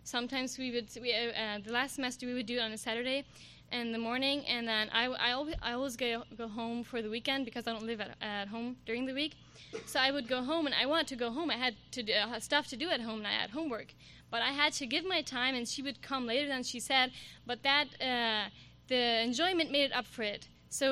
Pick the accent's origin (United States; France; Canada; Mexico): Mexico; Cuauhtémoc; English is a second language; from Mexico, Cuauhtémoc, and I'm the only college student in my locality